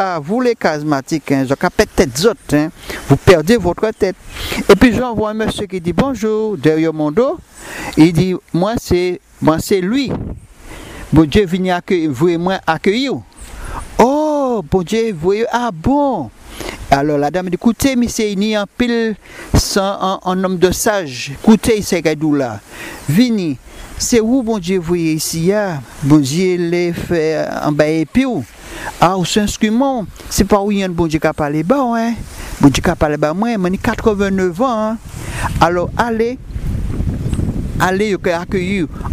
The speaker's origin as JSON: {"language": "French", "country": "Martinique", "said": "je viens de la Martinique"}